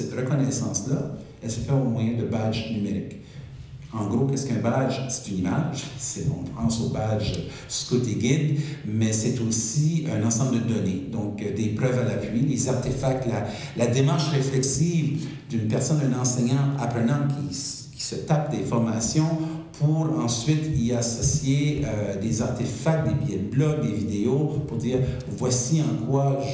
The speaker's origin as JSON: {"language": "French", "region": "New Brunswick", "country": "Canada", "tie": "born or raised there", "said": "j'ai enseigné aussi les sciences au secondaire au Nouveau-Brunswick. C'est là où je suis né, c'est là où j'ai grandi, j'ai travaillé."}